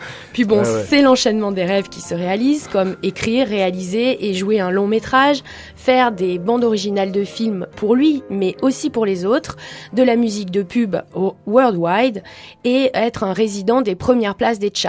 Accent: Marseille, Provence-Alpes-Côte d'Azur, France; on est Marseillais.

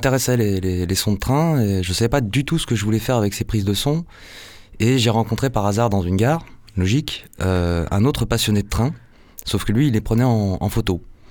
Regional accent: Perpignan, Occitanie, France; Alors je viens de Perpignan déjà.

